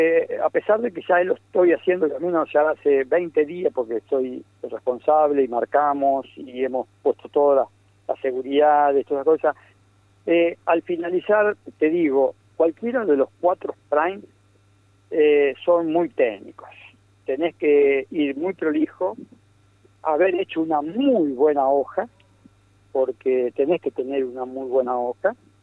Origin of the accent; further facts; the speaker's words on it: Arrecifes, Buenos Aires Province, Argentina; also born or lived in Rojas; yo soy nacido en Roja, a distancia de 80 kilómetros de acá, pero muy chiquitito, ya mis padres se radicaron en Arrecife. Así que realmente nací en Roja, mi corazón y mi vida está hecho en Arrecife.